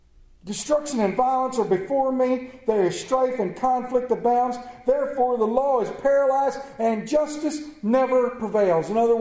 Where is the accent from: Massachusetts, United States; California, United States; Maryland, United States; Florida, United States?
California, United States; born there; And although I was born in California and I'm a diehard Anaheim Angels fan, I felt compelled to root for the home team, the Red Sox.